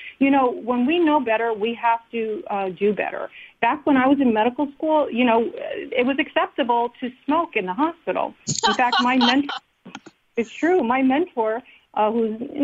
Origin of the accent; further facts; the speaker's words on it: United States; And again, I'm all about freedom of choice. I'm an American.